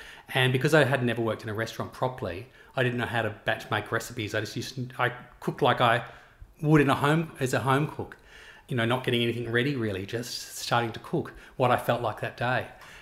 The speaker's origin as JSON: {"language": "English", "town": "Melbourne", "region": "Victoria", "country": "Australia", "moved": "yes", "said": "I was from Melbourne, so I was used to good coffee."}